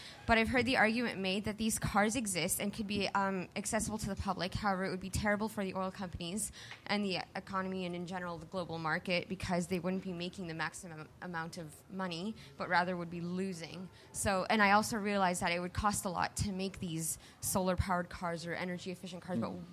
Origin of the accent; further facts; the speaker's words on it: Canada; I'm from Canada.